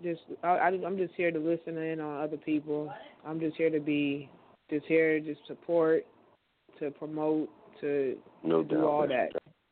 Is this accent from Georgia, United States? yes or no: no; Texas, United States; now in Phoenix, United States; I'm originally from Texas. I'm out here residing in Phoenix, Arizona.